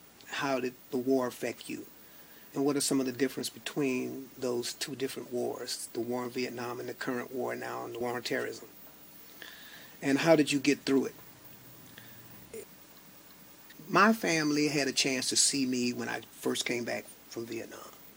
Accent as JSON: {"language": "English", "region": "Florida", "country": "United States", "tie": "born or raised there", "lives_now": "Miramar, United States", "said": "I am the commander of the VFW Post 8195 in West Park. I grew up in the Miami-Dade area, currently living now in Miramar."}